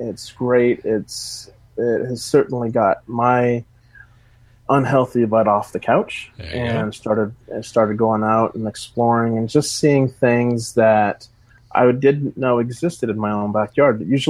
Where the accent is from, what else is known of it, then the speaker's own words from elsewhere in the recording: South Dakota, United States; I am from South Dakota, but Arkansas is I call home state now because I've been here for 20 years.